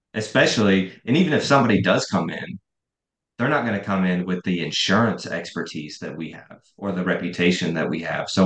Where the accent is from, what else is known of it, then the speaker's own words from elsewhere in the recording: Indiana, United States; Look, I'm from Indiana. I'm a simple guy. I still eat SpaghettiOs and hot dogs, right?